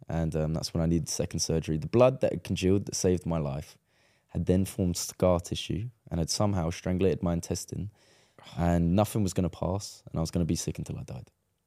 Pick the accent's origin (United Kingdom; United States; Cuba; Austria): United Kingdom; Ramsgate, South East England; there's a panic cage in my hometown in Ramsgate. They put one in my hometown pitch. And I was recovering in my hometown.